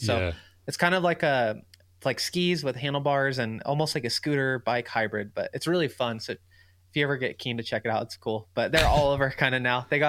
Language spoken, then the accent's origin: English; California, United States; It's kind of good because I grew up in California, you know, and so I was used to my whole life up until the last few years, like you just ride all year.